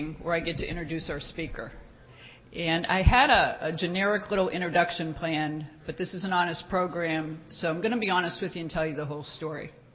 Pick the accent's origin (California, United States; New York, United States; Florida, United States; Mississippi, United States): Florida, United States; Fort Lauderdale; somebody found out I was from Fort Lauderdale and introduced her